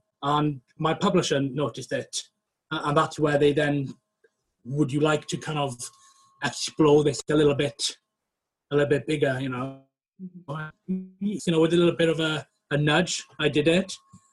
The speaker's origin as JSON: {"language": "English", "region": "Wales", "country": "United Kingdom", "lives_now": "York, United Kingdom", "said": "I'm a little bit biased on the one hand that I am from West Wales, so I obviously think it's the greatest place in the world."}